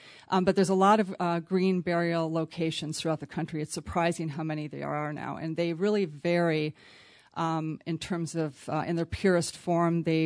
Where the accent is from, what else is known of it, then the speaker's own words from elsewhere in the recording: Midwest, United States; And I'm from the Midwest, but they're very progressive.